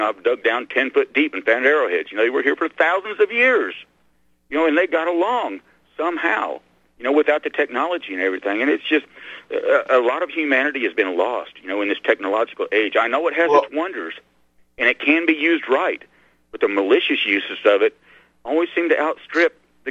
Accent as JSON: {"language": "English", "region": "Arkansas", "country": "United States", "tie": "born or raised there", "said": "I mean, you know, I grew up in Arkansas, you know, which as far as I know is still the only state that had an actual Rockefeller for a governor."}